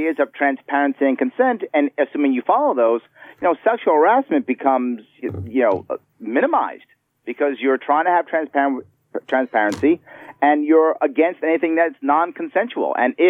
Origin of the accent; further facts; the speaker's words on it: New York City, New York, United States; also born or lived in Bronx / Long Island; yes, I'm born and raised in New York City. Absolutely. Born in Manhattan, raised in Manhattan and the Bronx and also Long Island.